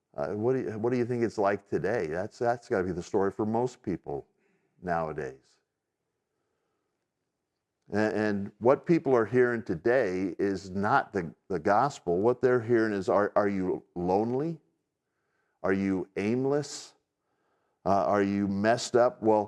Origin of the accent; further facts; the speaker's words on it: United States; I grew up in America, but I did not grow up going to church.